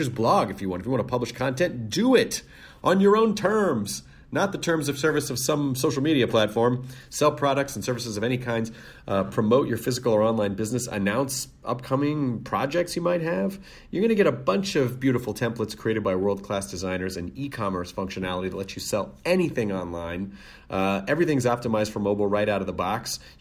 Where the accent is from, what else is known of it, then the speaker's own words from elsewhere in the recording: Philadelphia, Pennsylvania, United States; It is like Idiot Abroad, except that I'm the idiot and abroad is my hometown, Philadelphia.